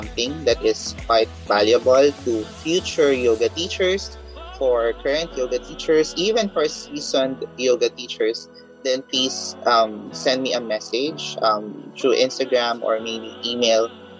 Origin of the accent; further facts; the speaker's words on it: Metro Manila, Philippines; And again, I wouldn't discount just because we're from Metro Manila.